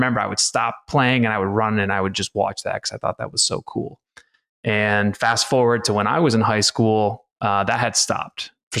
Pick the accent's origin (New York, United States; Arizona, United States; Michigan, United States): Michigan, United States; Portage; we grew up in Portage, Michigan, small southwest part of Michigan.